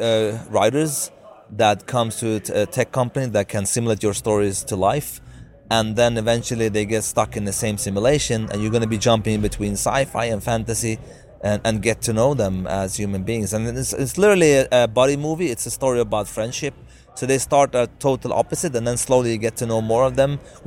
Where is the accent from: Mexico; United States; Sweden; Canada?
Sweden; English is a second language; I'm not from Hollywood from that side. I'm from Sweden, but I make definitely movies.